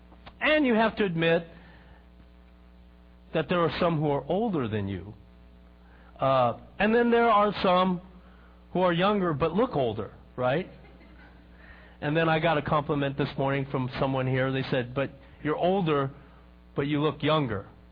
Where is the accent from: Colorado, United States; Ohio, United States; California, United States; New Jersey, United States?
California, United States; Castro Valley; I had the opportunity to preach in a church in my hometown of Castro Valley, a Chinese church.